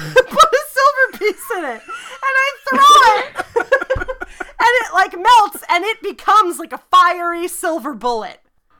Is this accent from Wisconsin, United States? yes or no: no; New Jersey, United States; See, I grew up in New Jersey, alright? I grew up in New Jersey, so I know a little bit about New York, but not too much.